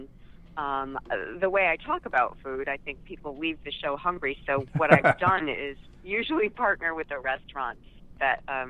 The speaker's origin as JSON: {"language": "English", "region": "New York", "country": "United States", "said": "I'm from New York, exactly. No, I'm first generation here. My family comes, both sides, from the middle of the boot, Puglia."}